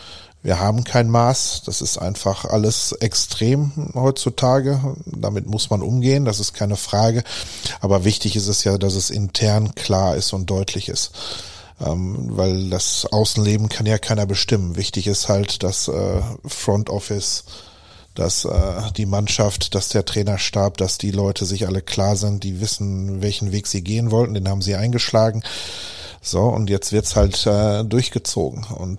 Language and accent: German; Mannheim, Baden-Württemberg, Germany; ich wohne ja auch noch da in Mannheim